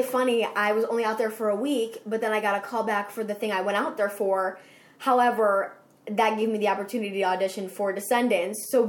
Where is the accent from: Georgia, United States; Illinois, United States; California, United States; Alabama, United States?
Illinois, United States; Chicago; accent: Chicago; I am from Chicago. Everybody makes fun of my accent. They're like, where are you from? Like, from Chicago.